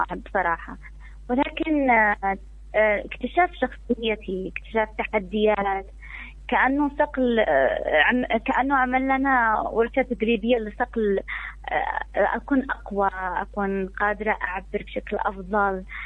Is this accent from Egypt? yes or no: no; Yemen; أنا يمنية وعايشة في اليمن